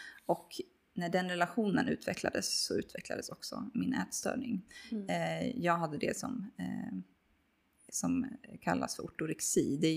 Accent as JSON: {"language": "Swedish", "town": "Norrköping", "region": "Östergötland", "country": "Sweden", "tie": "born or raised there", "moved": "yes", "lives_now": "Stockholm, Sweden", "said": "Jag är född och uppvuxen i Norrköping. Och flyttade upp till Stockholm 2015. Så jag har bott här i typ 8 år nu."}